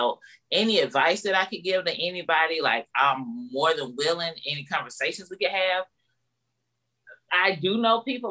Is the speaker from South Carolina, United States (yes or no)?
yes; Greenville, South Carolina, United States; I'm a comedian from the Greenville, South Carolina area.